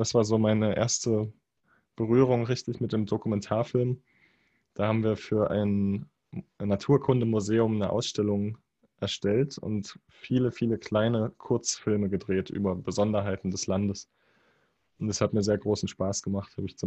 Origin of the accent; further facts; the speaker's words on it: Dresden, Saxony, Germany; bin ursprünglich aus Dresden, bin auch in Dresden aufgewachsen.